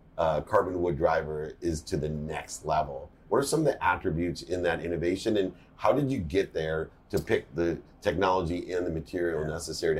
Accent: San Diego, California, United States; I grew up in San Diego

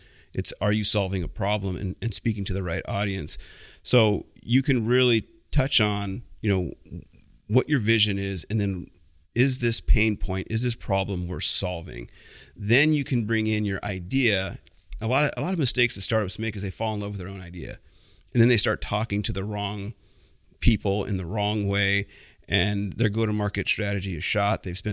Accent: San Jose, California, United States; So I'm a second generation entrepreneur. I grew up in San Jose.

